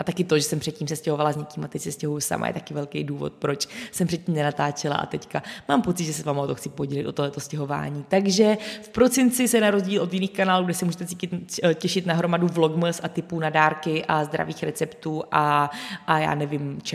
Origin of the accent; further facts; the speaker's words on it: Brno, South Moravian Region, Czechia; já jsem vždycky bydlela v Brně od malička. Já jsem se narodila v Brně, pak jsme se přestěhovali 20 km za Brno, pak jsem se přestěhovala do Brna, když jsem studovala vysokou, pak jsem se přestěhovala se zpátky 20 km za Brno